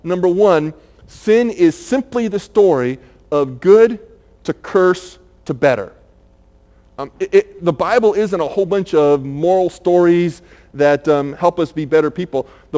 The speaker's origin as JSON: {"language": "English", "town": "Chicago", "region": "Illinois", "country": "United States", "tie": "born or raised there", "said": "We grew up in Chicagoland, but you still know it."}